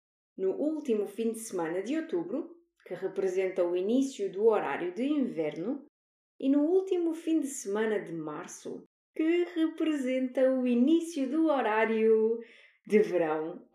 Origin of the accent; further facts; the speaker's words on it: Albufeira, Algarve, Portugal; Em Albufeira, a cidade onde eu cresci